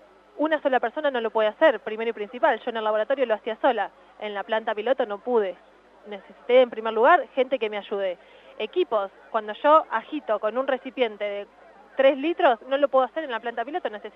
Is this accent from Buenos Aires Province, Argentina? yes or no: yes; San Cayetano, Buenos Aires Province, Argentina; San Cayetano.